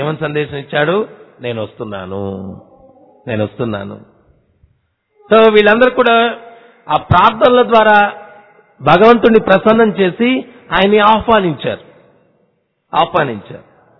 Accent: Nellore, Andhra Pradesh, India; also born or lived in Bangalore; నేను నెల్లూరు నుంచి బెంగళూరు వెళ్ళడానికి ఒక 22 సంవత్సరాల కిందట నెల్లూరులో చాలా వేడిగా ఉండేది.

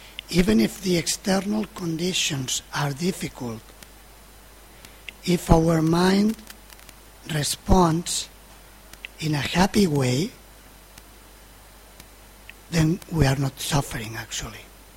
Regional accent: Spain; I was born in Spain

